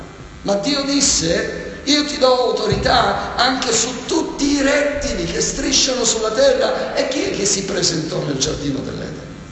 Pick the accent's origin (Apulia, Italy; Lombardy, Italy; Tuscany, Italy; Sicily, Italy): Sicily, Italy; vengo dalla Sicilia